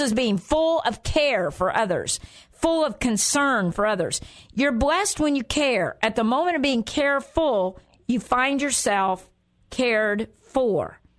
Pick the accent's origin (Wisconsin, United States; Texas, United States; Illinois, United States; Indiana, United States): Indiana, United States; I'm from Indiana and the farmland, you know, in fact, farmland, where there's corn and beans right now and all kinds of good stuff.